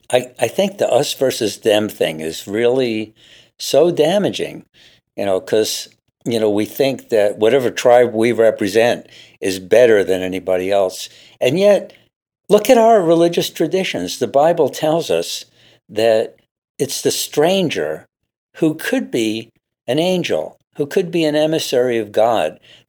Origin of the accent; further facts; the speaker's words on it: New York, United States; So I grew up in New York and, you know, and I learned a lot from living in an Irish neighborhood, from living in an Italian neighborhood